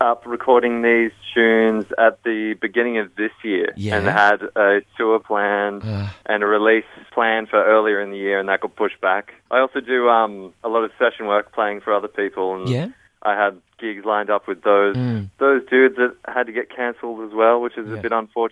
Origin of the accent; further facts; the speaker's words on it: New South Wales, Australia; now in Melbourne, Australia; I'm from New South Wales, and I started playing in pubs and clubs around Sydney and Wollongong when I was about 15 years old.